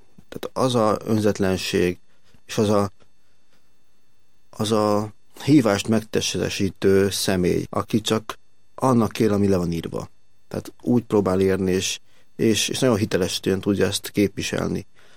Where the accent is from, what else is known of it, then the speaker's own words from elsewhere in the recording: Szabadszállás, Bács-Kiskun, Hungary; Én Szabadszalásról származom, ott nőttem fel. Ez egy Bácsiskó megyei település. Kecskemét, fel egy 25-30 kilométerre.